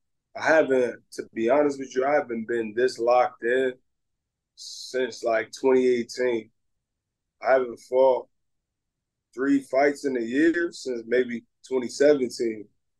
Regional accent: Connecticut, United States; because I'm from Connecticut and it's in Connecticut.

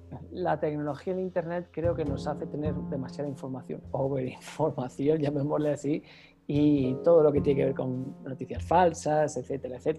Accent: Spain; moved away as an adult; now in Colombia; como español que vive en Colombia hace ya muchos años

